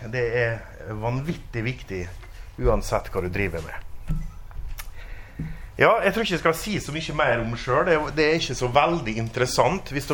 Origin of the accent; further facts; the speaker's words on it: Molde, Møre og Romsdal, Norway; now in Bergen, Norway; og jeg kommer fra Molde, som ligger i Romsdalen, og ikke på Sunnmøre.